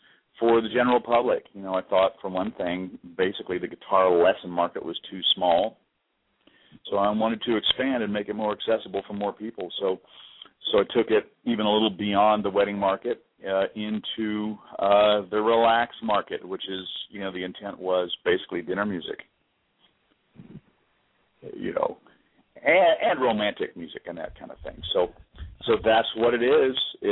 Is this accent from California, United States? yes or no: no; Staunton, Virginia, United States; I'm from Stanton, Virginia, down in the Shenandoah Valley.